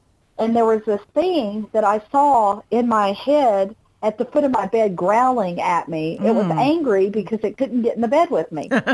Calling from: Georgia, United States; from Georgia.

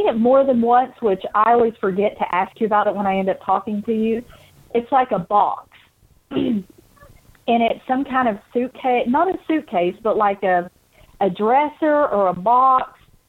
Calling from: Georgia, United States; from Georgia.

